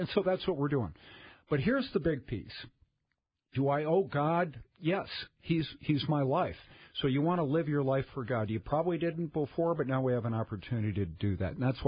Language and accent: English; Edina, Minnesota, United States; Okay, we're from Edina, so if it's not there, you know, it's St. Paul to us.